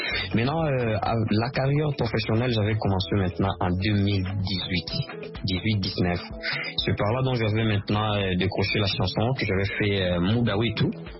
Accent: Kalemie, Tanganyika, DR Congo; also born or lived in Shabunda / Goma; now in Kinshasa, DR Congo; je viens de l'Est du Congo, précisément à Shabunda, je suis né à Shabunda, grandi à Kalemi, j'avais fait ma carrière solo, professionnelle plutôt à Goma

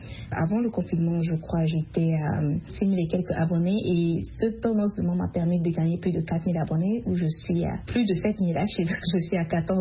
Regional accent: Central African Republic; now in United States; Je suis centrafricaine de nationalité. Je vis aux États-Unis.

